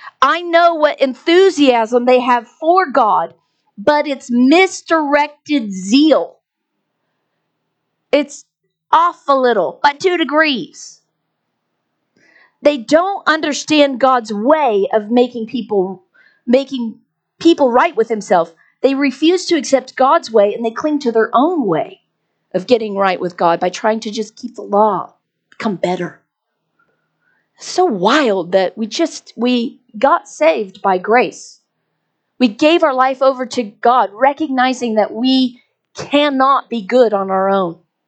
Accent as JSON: {"language": "English", "region": "Texas", "country": "United States", "tie": "born or raised there", "said": "I grew up in Texas, and we would have to constantly set control burns so that the ground could receive nutrients"}